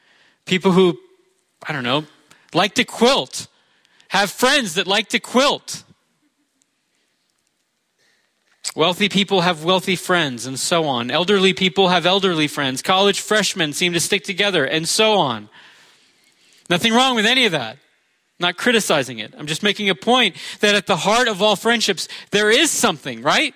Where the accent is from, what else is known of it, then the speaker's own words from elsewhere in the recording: Florida, United States; I'm from Florida. We have oceans there. No corn. A little bit of corn. Not much.